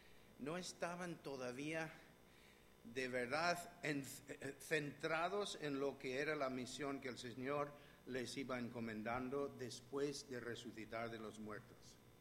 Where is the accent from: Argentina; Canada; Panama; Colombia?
Canada; now in Spain; Soy canadiense, pero en fin, he aprendido aquí a hablar también con las manos.